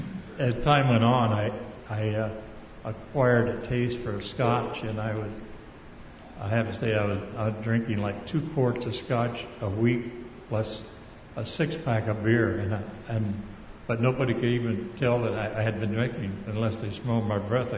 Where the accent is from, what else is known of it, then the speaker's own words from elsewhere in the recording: Fort Dodge, Iowa, United States; it's one time when I was in my hometown of Fort Dodge